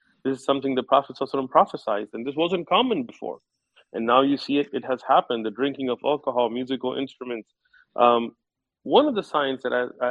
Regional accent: San Diego, California, United States; I mean, fortunately, I'm from San Diego, and yeah. San Diego is not as bad as other parts of California.

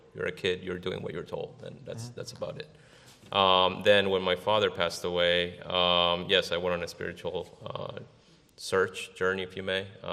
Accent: Florida, United States; from South Florida.

